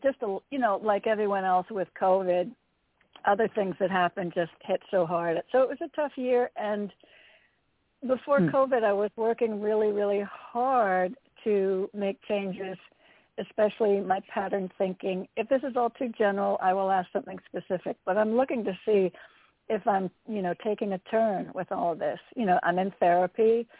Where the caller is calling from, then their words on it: Connecticut, United States; calling from Connecticut.